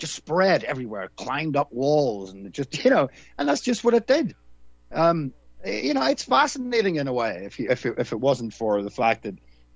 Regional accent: Northern Ireland, United Kingdom; Maybe it's because I was from Northern Ireland, which is a different kind of ball game.

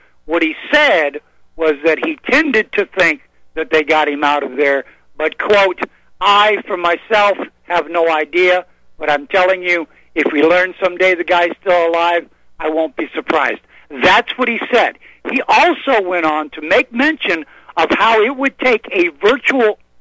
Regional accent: Deep South, United States; I'm from the Deep South, folks.

